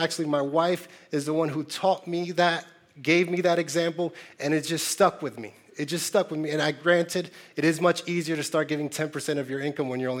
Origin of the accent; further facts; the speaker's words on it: Newark, New Jersey, United States; I grew up in Newark, New Jersey, in low-income housing projects. We grew up on welfare